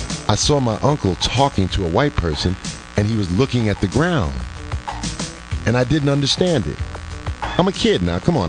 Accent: New York, United States; And I'm a little kid from New York. I don't know. I'm telling everybody, I'm from New York.

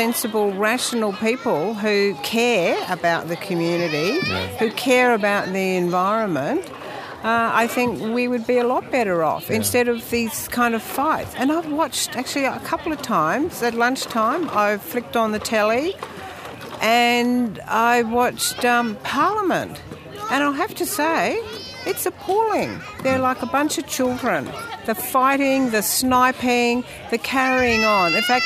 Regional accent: Queensland, Australia; I'm from Queensland, and for a large part of my life

